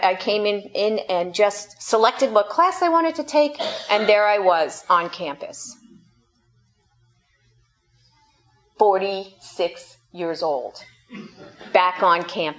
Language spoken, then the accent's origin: English; New York, United States; I'm a New Yorker in the midst of Midwesterners in in Minnesota